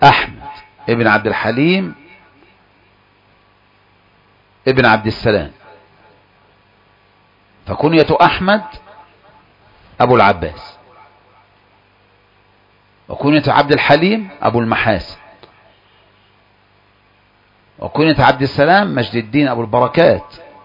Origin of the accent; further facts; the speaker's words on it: Egypt; المسألة الكبرى عندنا في مصر